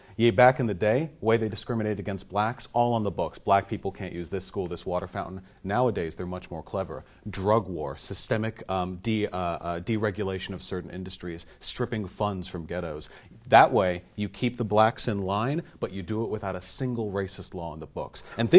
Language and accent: English; Beverly Hills, California, United States; born there; I was born to upper middle class parents. I was born in Beverly Hills.